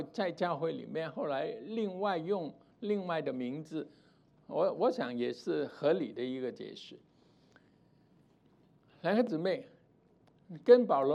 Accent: China; 我们中国人 的文化传统都不是这样嘛

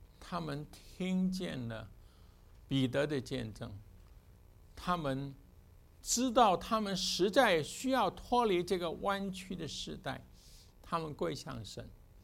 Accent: China; 这个我们中国人是很了解。因为呢、中国人以前的死刑、都是什么，都是先游街，对不对？

